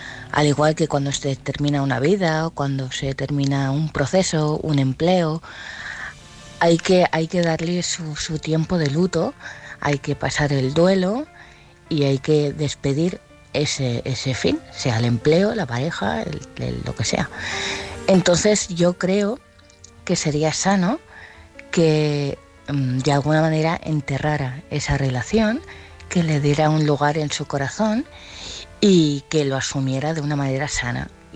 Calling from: Vilanova, Spain; de Vilanova.

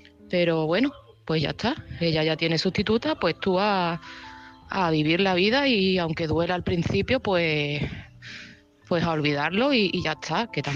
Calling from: Seville, Andalusia, Spain; desde Sevilla

